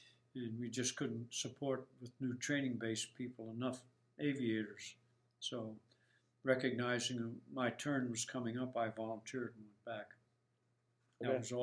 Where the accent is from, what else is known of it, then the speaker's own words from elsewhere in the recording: New Jersey, United States; And I was from New Jersey originally, so they asked me if I'd escort him